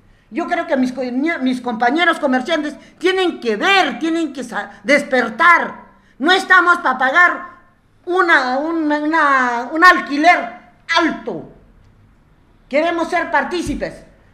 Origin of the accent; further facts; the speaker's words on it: Calana, Tacna, Peru; Yo soy de Calana, soy de Tarata.